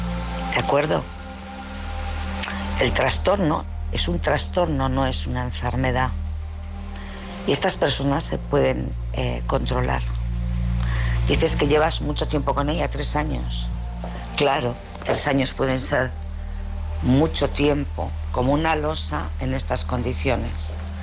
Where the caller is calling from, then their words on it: Bilbao, Basque Country, Spain; de Bilbao.